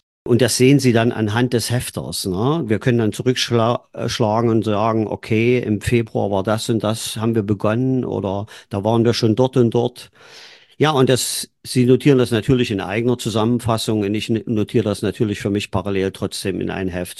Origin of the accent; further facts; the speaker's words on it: Leipzig, Saxony, Germany; Ich bin in Leipzig geboren, aufgewachsen und unterrichte seit 42 Jahren. Bin sozialisiert worden in der DDR